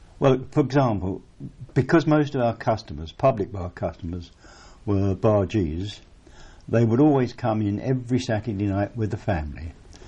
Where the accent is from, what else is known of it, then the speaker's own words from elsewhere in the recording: London, United Kingdom; I was born on the Isle of Dogs in 1922 in a pub called the Builder's Arms. But I moved out of it when I was about 2 months old and spent the rest of my growing up in the Prince of Wales in Acne, down the River Lee